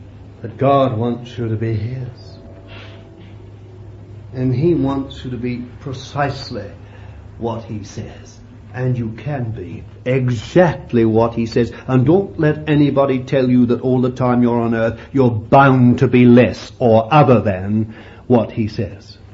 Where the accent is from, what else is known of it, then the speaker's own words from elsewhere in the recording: England, United Kingdom; I'm not an Englishman anymore. I ceased to be an Englishman when I was born again.